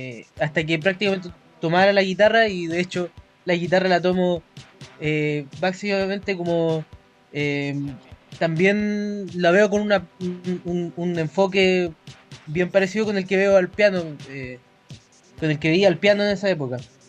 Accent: Limache, Valparaíso, Chile; also born or lived in Santiago; ahora mismo vivo en Limache. Estuve un tiempo viviendo en Santiago, pero originalmente soy de Limache

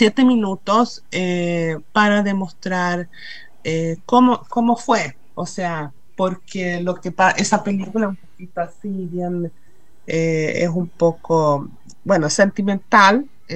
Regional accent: Sweden; los traumas y las historias de nosotros que crecimos acá en Suecia.

